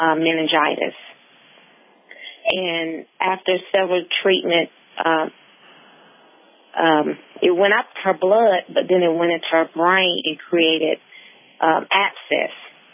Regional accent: North Carolina, United States; Yes, born and raised in North Carolina.

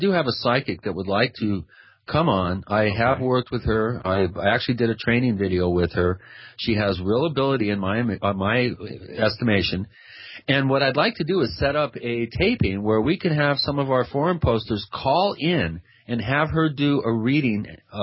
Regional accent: Long Island, New York, United States; I should say I'm from Long Island. I'm Italian, so I may be partial

